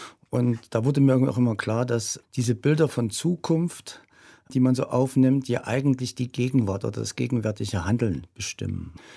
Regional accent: East Germany, Germany; born there; Ja, ich bin in der DDR geboren

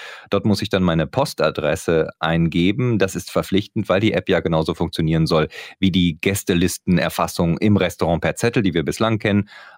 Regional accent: North Rhine-Westphalia, Germany; born there; now in Bonn, Germany; Sowohl hier in Köln, als auch bei meinem Wohnort Bonn, als auch in meiner Geburtsstadt im Sauerland.

